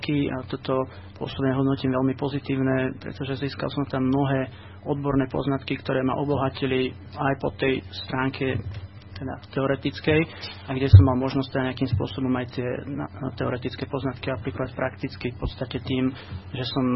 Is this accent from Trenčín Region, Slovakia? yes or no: no; Predmier, Žilina Region, Slovakia; Narodil som sa v Predmieri, okres Byča. Tu som aj vyštudoval gymnázium.